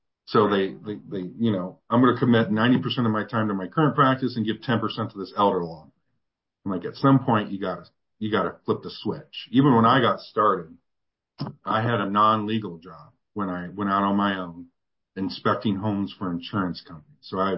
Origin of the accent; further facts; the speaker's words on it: Ohio, United States; I have an office in Northwest Ohio, my hometown.